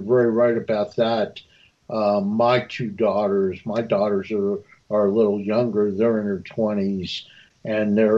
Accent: New Jersey, United States; I grew up in North New Jersey

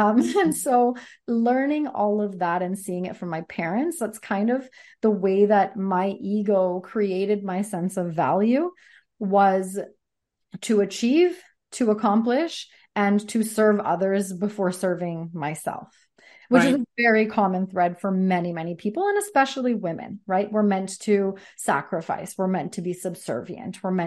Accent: Sardis, British Columbia, Canada; also born or lived in Ontario; now in Coquitlam, Canada; We lived in Ontario. We lived all over BC, Fort St. John, Victoria. I grew up in Sardis, close to Chilliwack. And so now we're in Coquitlam.

